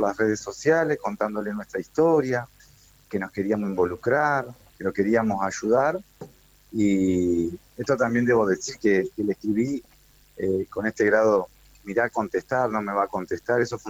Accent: Gualeguaychú, Entre Ríos, Argentina; Nosotros somos de Gualeguaychú

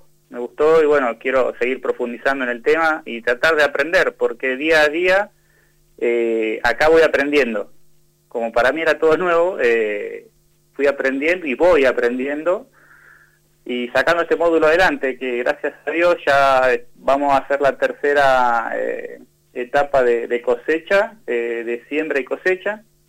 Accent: Patagonia, Argentina; te comenté que soy de la Patagonia, también estoy en la Patagonia

